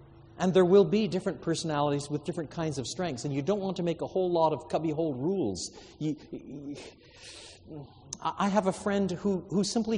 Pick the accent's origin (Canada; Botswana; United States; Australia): Canada; Quebec; I was brought up in French Canada, so that despite all my English roots, I've got a certain sort of Latin side to me as well